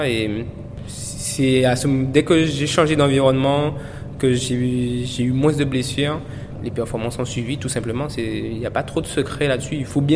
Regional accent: Martinique; now in France; Principalement pour les études, parce que comme quand je suis parti de Martinique, j'avais fait cette année-là, j'ai fait 5e au championnat de France espoir.

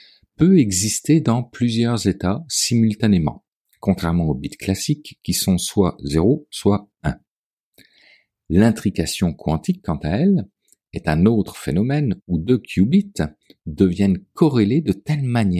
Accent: Quebec, Canada; Chez nous, au Québec

